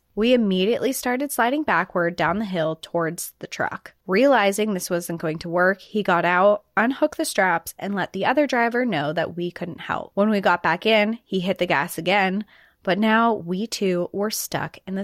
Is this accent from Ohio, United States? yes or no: no; Colorado, United States; I'm originally from Colorado and live here now, but at the time, I was living on the East Coast.